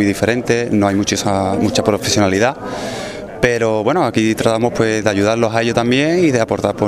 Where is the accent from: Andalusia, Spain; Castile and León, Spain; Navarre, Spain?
Andalusia, Spain; Seville; Yo soy de Sevilla, he estado pues en la cantera del Sevilla durante 12 temporadas